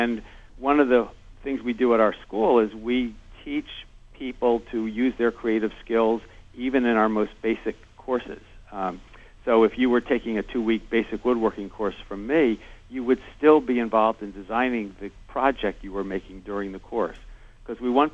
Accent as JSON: {"language": "English", "town": "Philadelphia", "region": "Pennsylvania", "country": "United States", "tie": "born or raised there", "said": "I grew up in Philadelphia, and my father was a lawyer, and my mother was an historian."}